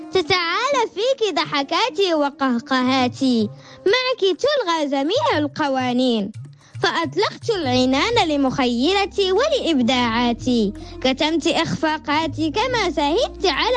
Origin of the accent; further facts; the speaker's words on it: Fez, Fès-Meknès, Morocco; من فاس, كتبت قصيدة عن غرفتي.